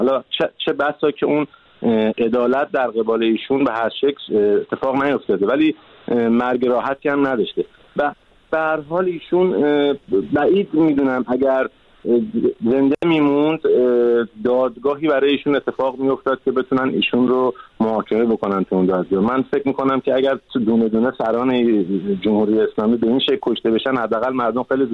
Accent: Iran; من هم مثل خیلی از هموطنامون که تو ایران خوشحالی کردن، من هم خوشحال شدم

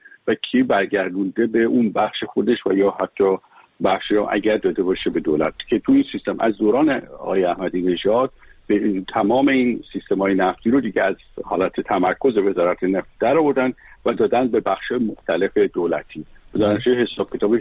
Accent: Iran; برای من به عنوان یک ایرانی

